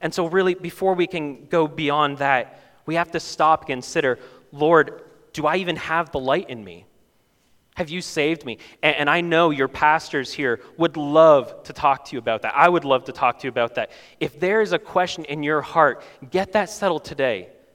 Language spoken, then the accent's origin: English; Canada; now in United States; This is new for me. I'm from Canada.